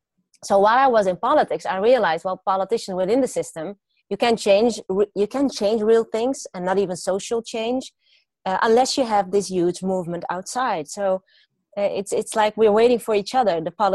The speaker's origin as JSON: {"language": "English", "country": "Netherlands", "second_language": "English", "said": "I'm from the Netherlands. I'm a daughter of Moroccan immigrants, so I have an immigrant background."}